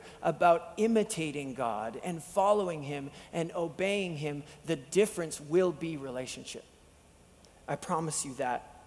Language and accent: English; Picture Butte, Alberta, Canada; I was from Picture Butte, so we were rival towns.